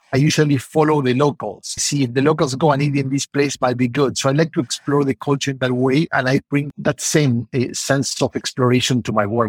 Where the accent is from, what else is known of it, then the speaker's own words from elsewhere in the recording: Argentina; also born or lived in Los Angeles / New York; now in Chicago, United States; I'm originally from Argentina, and I've been living in the States for, I lost count, because now I'm in Chicago and lived in Los Angeles, and before that, like 5 years in New York.